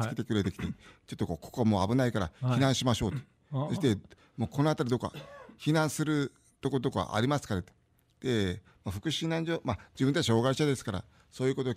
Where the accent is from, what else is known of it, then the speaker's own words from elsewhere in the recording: Mashiki, Kumamoto, Japan; まあ、そこは熊本市内でなんですね、はい、自分は益城の人間ですから、